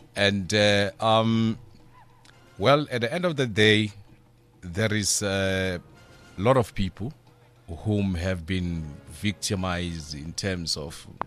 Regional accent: South Africa; Well, to on a South African's point of view, or as a South African citizen

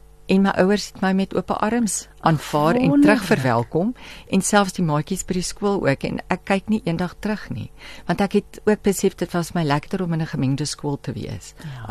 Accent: Frankfort, Free State, South Africa; ons het toe in Frankfurt groot geword. Ek was in Frankfurt in Wilgrivier Hoërskool, het ek gaan my skoolloopbaan gehad

